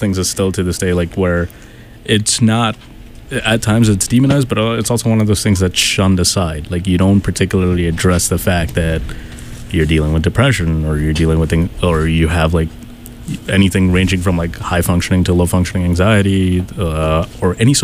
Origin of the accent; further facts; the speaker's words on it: Dubai, United Arab Emirates; moved away as an adult; also born or lived in India; I'm like what you would call a third culture kid. Like, I was born in India, my parents are Indian, grew up in Dubai, and then I moved over here for college, and I've been here ever since.